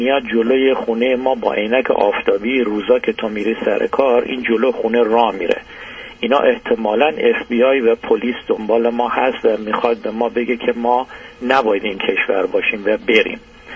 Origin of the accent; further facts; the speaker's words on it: Iran; also born or lived in Canada; now in United States; ما 5 ساله که اومدیم امریکا، ولی 17 ساله که خارج از ایران هستیم، 12 سال کانادا، 5 سال امریکا.